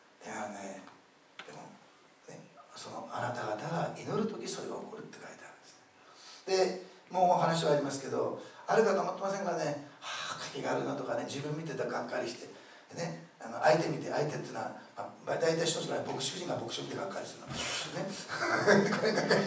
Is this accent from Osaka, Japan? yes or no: yes; Osaka, Japan; 私大阪生まれの大阪さしたの、ね、全然違うんだから